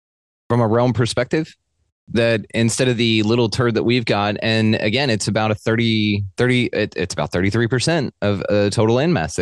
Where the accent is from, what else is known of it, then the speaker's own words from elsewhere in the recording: Texas, United States; accent: Texas; if you will, with my Texas accent